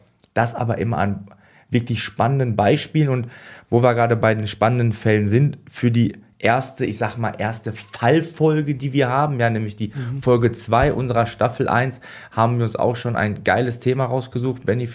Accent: North Rhine-Westphalia, Germany; now in Munich, Germany; Denn ich komme ja nicht von hier.

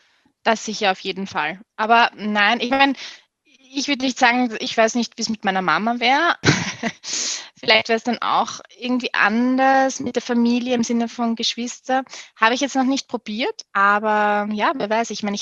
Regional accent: Vienna, Austria; Aber ich bin an und für sich selber ein sehr urbanes Mädchen, Frau. Ich bin relativ im Herzen von Wien groß geworden und vermisse es schon auch noch immer ab und zu sehr.

